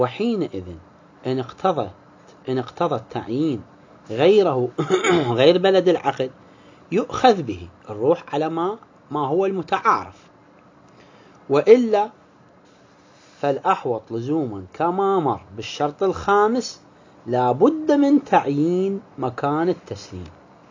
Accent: Iraq; إحنا اللي عندنا في العراق

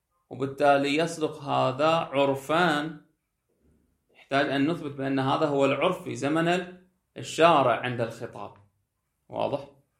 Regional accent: Bahrain; عندنا في البحرين أيضا في بعض المناطق أيضا الكبار كانوا يلبسونه

